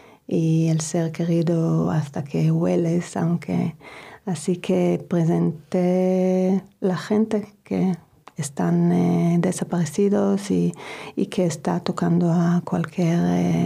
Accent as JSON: {"language": "Spanish", "country": "Israel", "moved": "yes", "said": "Salí de Israel en 95 cuando se mataron a Rabin. Yo sentía que tengo que salir. La verdad que he perdido la esperanza. Y así buscaba fuera de Israel de vivir."}